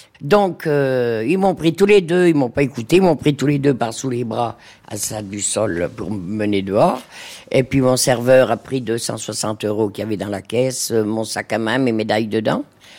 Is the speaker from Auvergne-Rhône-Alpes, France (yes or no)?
yes; Thonon-les-Bains, Auvergne-Rhône-Alpes, France; born there; je suis né à Thonon-les-Bains. Mes parents sont natifs de Châtel. Ils étaient agriculteurs.